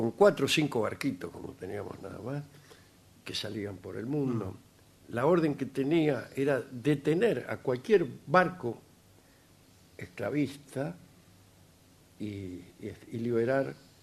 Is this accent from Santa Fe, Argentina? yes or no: no; Cutral Có, Neuquén, Argentina; also born or lived in Dolores; de Cutralcó. Los escucho de cuando vivía en Dolores, allá por el 95, mirá vos.